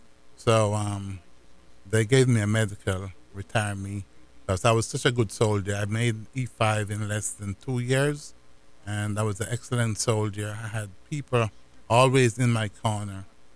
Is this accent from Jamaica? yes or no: yes; Jamaica; I grew up in Jamaica, so I knew of the Rastafarians. I was brought up in the church.